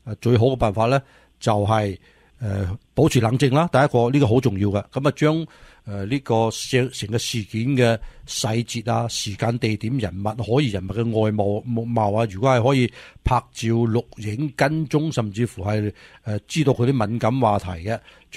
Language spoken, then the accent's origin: Cantonese; Hong Kong; 中共佢会利用呢个我哋香港人成日讲紧嘅黄金林啊嘛